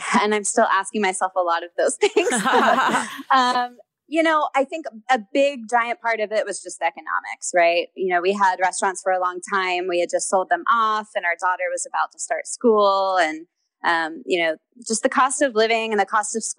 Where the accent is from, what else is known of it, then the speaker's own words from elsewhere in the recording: Houston, Texas, United States; And, you know, I grew up in Houston, so I just know a lot of people in Texas.